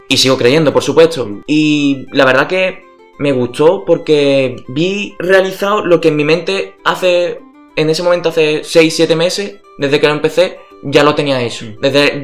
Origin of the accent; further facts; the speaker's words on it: El Puerto de Santa María, Andalusia, Spain; el penal del puerto de Santa María, que es de donde yo soy